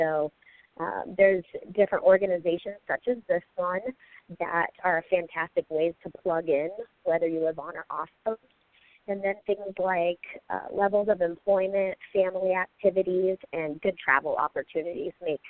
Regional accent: Pacific Northwest, United States; I'm a little biased because I am from the Pacific Northwest, so the obvious, it was in proximity to my family.

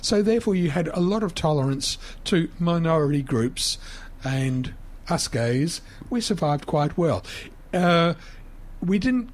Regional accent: Australia; born there; I'm an Australian by birth of an English father.

